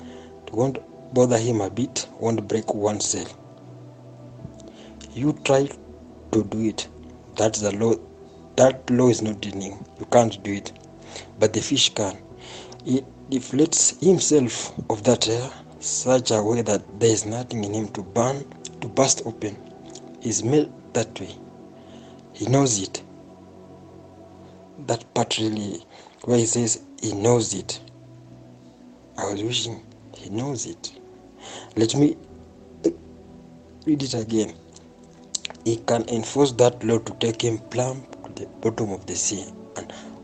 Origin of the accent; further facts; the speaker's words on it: Kitale, Trans-Nzoia County, Kenya; and I'm from Kitalale.